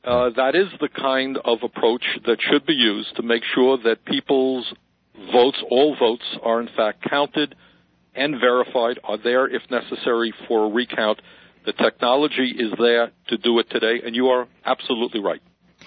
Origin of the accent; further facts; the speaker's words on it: Vermont, United States; who works with progressive Democrats in Congress and here in my home state of Vermont.